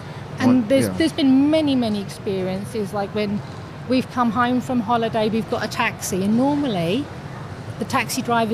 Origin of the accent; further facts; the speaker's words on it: United Kingdom; I didn't want him to know that I'm English.